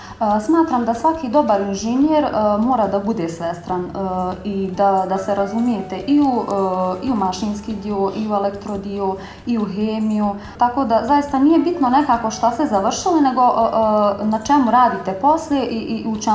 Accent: Gračanica, Federation of Bosnia and Herzegovina, Bosnia & Herzegovina; ja sam odrasla u jednom prigradskom naselju Gračanca, tu sam završila i osnovnu školu. Odrasla sam sa roditeljima i sestrom

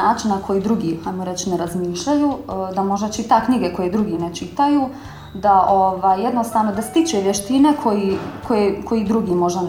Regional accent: Gračanica, Federation of Bosnia and Herzegovina, Bosnia & Herzegovina; ja sam odrasla u jednom prigradskom naselju Gračanca, tu sam završila i osnovnu školu. Odrasla sam sa roditeljima i sestrom

